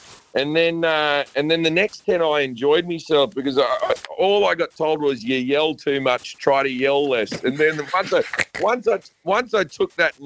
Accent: Sydney, New South Wales, Australia; I grew up in Sydney, but I follow the Maroons in the state of origin, and the only reason for that is because my father's from Roma, Queensland, you know, so I have some very rural Queensland roots

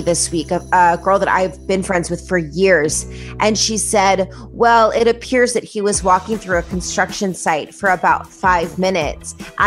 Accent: Las Vegas, Nevada, United States; I'm from Vegas, and they were just iconic.

